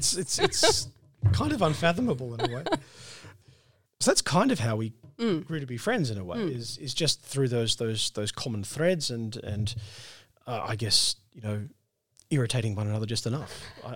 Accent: Albury, New South Wales, Australia; I come from Albury, New South Wales. It's sort of a southern New South Wales, and grew up there, did my schooling there, and then went to university in Wagga.

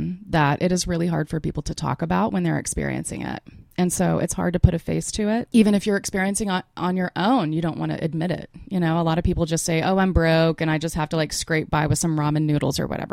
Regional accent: Asheville, North Carolina, United States; I grew up here in Asheville. I went to Oakley Elementary when I was a kid.

